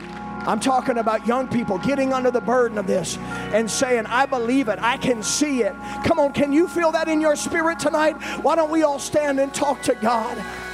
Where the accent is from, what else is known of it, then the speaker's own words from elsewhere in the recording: Louisiana, United States; We're imports. My wife's an import from South Louisiana. I'm an import from Louisiana.